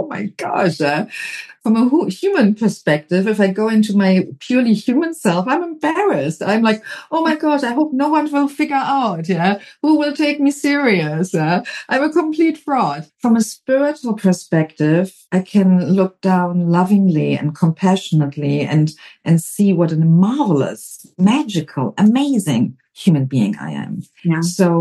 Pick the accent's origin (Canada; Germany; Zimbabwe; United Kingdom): Germany; now in United States; Yeah, I'm from Germany originally